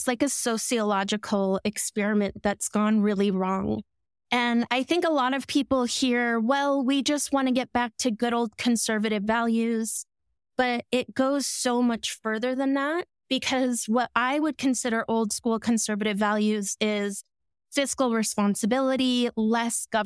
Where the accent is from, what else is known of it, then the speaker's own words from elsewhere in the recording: Eagle, Idaho, United States; And the worst experience I had was in my hometown in the Eagle 4th of July parade.